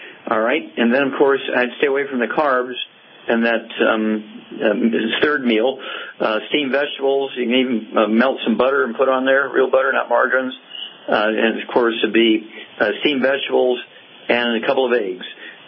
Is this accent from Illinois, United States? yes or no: no; Missouri, United States; let's go to the Midwest and Missouri, my home state, and Ken.